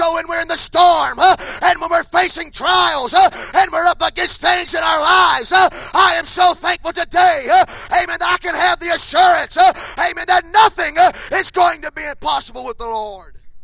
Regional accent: Elkton, Virginia, United States; I'm from Elkton, Virginia.

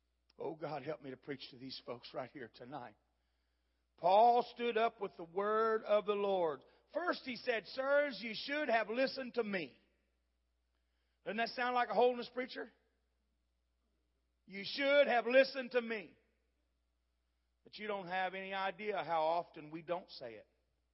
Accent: Dayton, Ohio, United States; Our guys at home, I'm from Dayton, Ohio.

